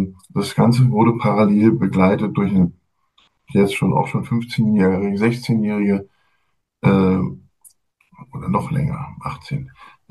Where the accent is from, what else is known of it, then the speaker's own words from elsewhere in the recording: Berlin, Germany; Ich bin in West-Berlin geboren. West-Berlin heißt, ich bin schon ein bisschen älter. Und dort dann auch zur Schule gegangen und habe auch an der FU Berlin Veterinärmedizin studiert.